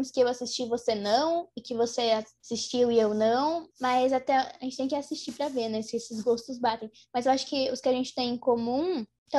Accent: Brazil; coisa dá errado é porque eu sou brasileira, gente.

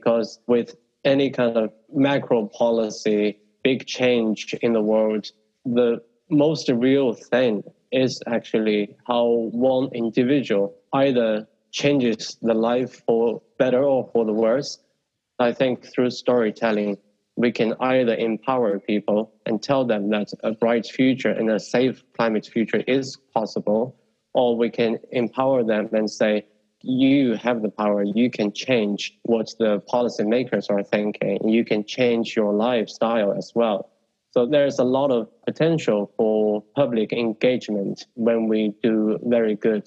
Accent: Shanxi, China; also born or lived in Beijing; And even me working in Beijing for almost 20 years, when I was telling people I was from Shanxi, the very first words that came to their mind was coal mines or coal pollution.

